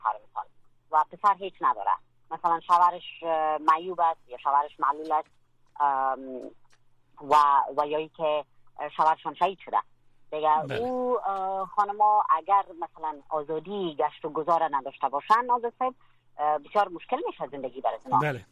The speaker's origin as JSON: {"language": "Persian", "country": "Afghanistan", "said": "خود ما خانمای افغان که در داخل خود افغانستان هستیم، در بیرون از افغانستان هستیم"}